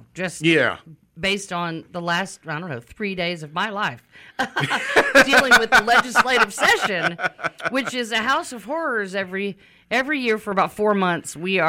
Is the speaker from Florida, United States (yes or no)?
no; Louisiana, United States; Hey, now I'm from Louisiana. Don't be slinging names now.